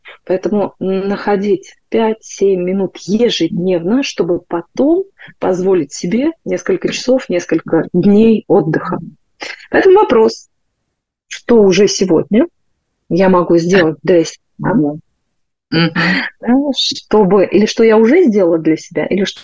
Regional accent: Kostroma, Kostroma Oblast, Russia; поскольку я из Костромы, Костромская область, у нас Голубинка

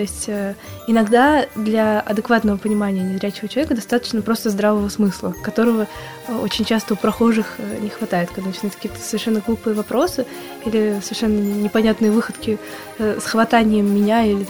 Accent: Naberezhnye Chelny, Tatarstan, Russia; я просто сама из Новгорода Челнов

